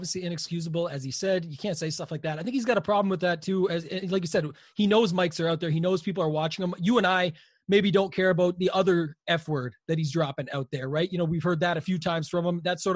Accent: Canada; No, I'm Canadian, man.

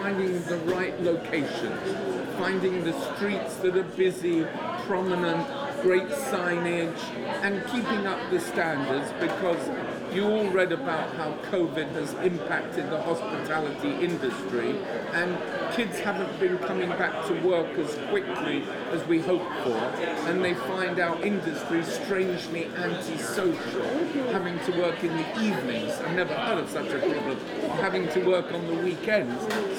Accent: Orlando, Florida, United States; And my hometown, Orlando, is where we started the first drive-through, right here on 1792 at the intersection of Fairbanks.

